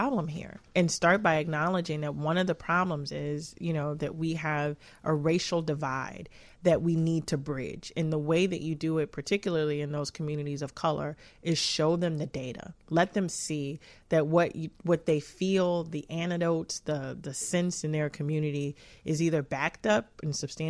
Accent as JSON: {"language": "English", "town": "Chicago", "region": "Illinois", "country": "United States", "tie": "born or raised there", "said": "I grew up in Chicago, and I grew up, you know, it's well documented, one of the most notorious housing projects in the country."}